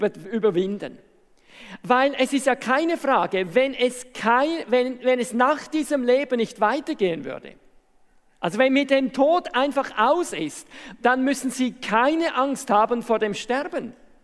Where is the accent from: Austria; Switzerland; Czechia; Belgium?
Switzerland; Also bei uns in der Schweiz sagt man dann zum Beispiel, dann sehe ich die Radieschen 2 Meter von unten.